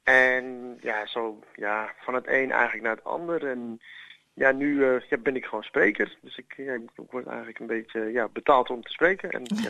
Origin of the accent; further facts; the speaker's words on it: Ethiopia; Dutch is a second language; now in Netherlands; We zijn uit Ethiopië gevlucht naar Nederland toe.